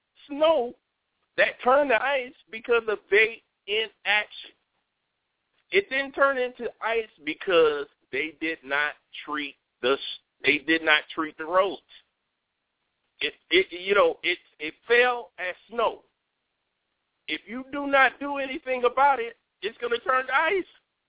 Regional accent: Atlanta, Georgia, United States; also born or lived in Alaska / Hawaii; now in New York, United States; like I'm from Atlanta. I live in New York for 20 years now. I've lived in Alaska. I've lived in Hawaii.

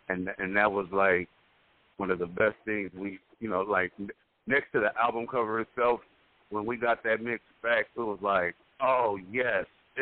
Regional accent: Sacramento, California, United States; No, I'm from Sacramento, sir.

